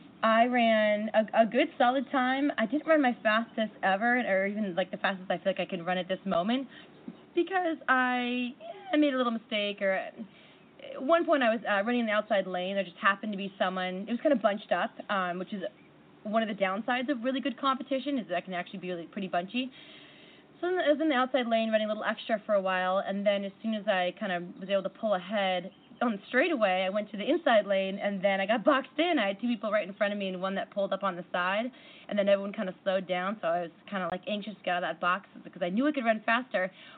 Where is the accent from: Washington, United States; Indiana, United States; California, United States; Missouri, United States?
Washington, United States; Seattle; I'm from Seattle, all of us are.